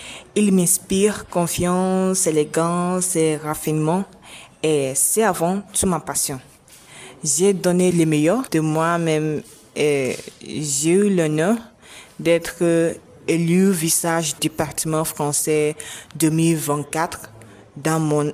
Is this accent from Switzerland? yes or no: no; Rivers, Nigeria; French is a second language; Je viens de l'état de Rivers. Je suis étudiante, j'étudie la langue française.